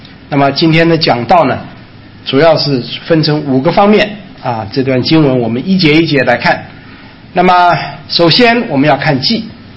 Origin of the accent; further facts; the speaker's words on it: China; 其实我们中国人这个观念是非常清楚的，叫做善有善报，恶有恶报，不是不报，乃是时候未到，对不对？